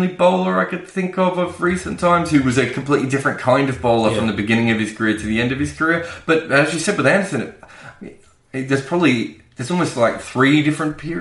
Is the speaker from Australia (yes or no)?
yes; Australia; which as an Australian, we only really ever respected Lancashire or Yorkshire cricketers.